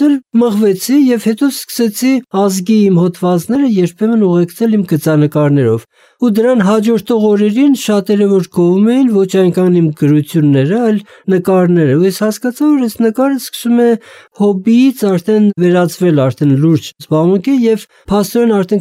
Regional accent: Gyumri, Shirak, Armenia; also born or lived in Yerevan; սկիզբը ասում եմ Գյումրին էր, որովհետեւ ես շատ-շատ ավելի հասուն, այսպես առաջացած տարիքում զգացի ծննդավայրիս զմայլանքը, գեղեցկությունը

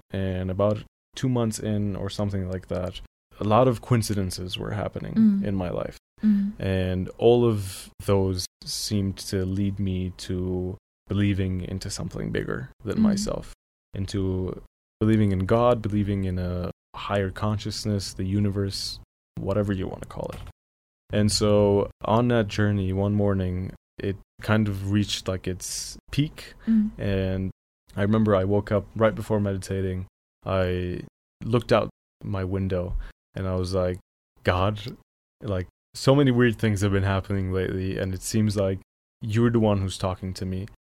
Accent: Aleppo, Aleppo Governorate, Syria; We've grown up in Aleppo, Syria

